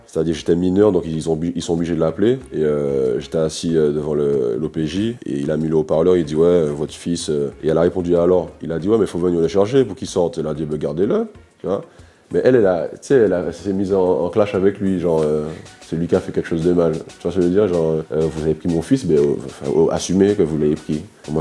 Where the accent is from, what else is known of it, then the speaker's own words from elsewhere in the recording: Martinique, France; J'ai grandi à Cité Dillon, je sais plus jusqu'à quel âge, peut-être 10 ans. Et du jour où on a déménagé de Dillon, j'ai dû déménager 15 fois après.